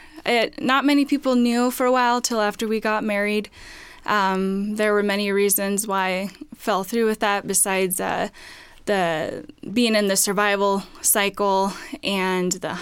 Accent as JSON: {"language": "English", "country": "Philippines", "tie": "born there", "said": "I grew up in a Assemblies of God pastor home. I was adopted from the Philippines."}